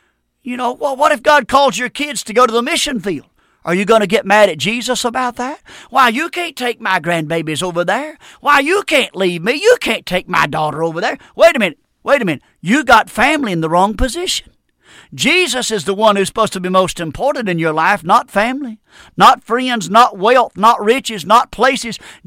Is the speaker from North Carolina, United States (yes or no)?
yes; North Carolina, United States; And I'm from North Carolina.